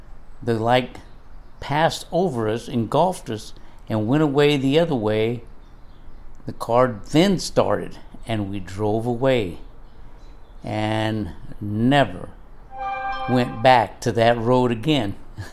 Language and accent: English; Jennings, Louisiana, United States; My hometown, Jennings, Louisiana, is on the old Spanish Trail, which is Interstate 10 now, and of course was Highway 90 before.